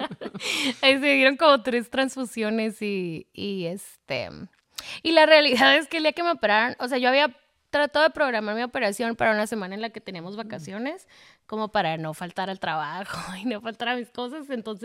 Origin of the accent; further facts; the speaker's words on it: Ensenada, Baja California, Mexico; Yo crecí en Ensenada.